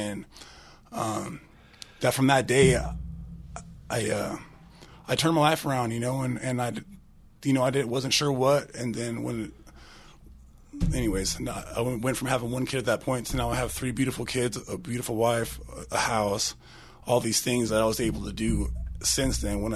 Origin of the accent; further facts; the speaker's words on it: California, United States; now in Aspen, United States; I came from California out here